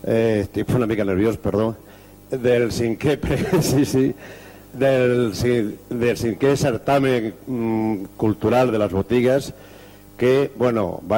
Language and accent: Catalan; Almería, Andalusia, Spain; Catalan is a second language; moved away as an adult; also born or lived in Catalonia; jo parlo un català una mica raro, soc d'Almeria, però porto 30 anys a Catalunya i me sento tan català com el primer d'aquesta sala.